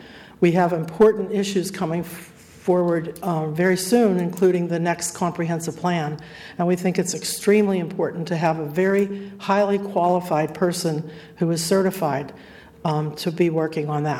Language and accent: English; Lewes, Delaware, United States; I'm from Lewis, Delaware.